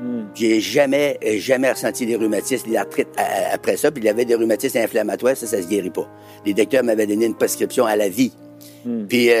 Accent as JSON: {"language": "French", "region": "Quebec", "country": "Canada", "tie": "born there", "said": "Je suis né en Gaspésie sur une ferme et j'ai commencé à travailler très, très jeune."}